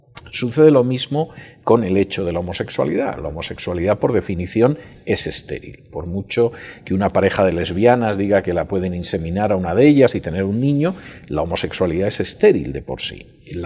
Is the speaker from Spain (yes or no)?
yes; Spain; mi país de origen es España